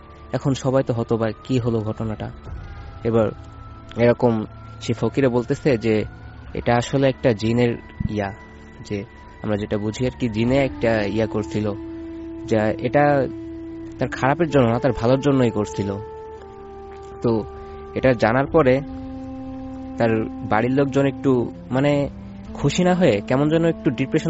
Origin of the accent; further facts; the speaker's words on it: Narail, Khulna Division, Bangladesh; now in Dhaka, Bangladesh; আমি থাকি খিলক্ষেত। তো আমি আমার গ্রামের বাড়ি হচ্ছে নড়াইলে।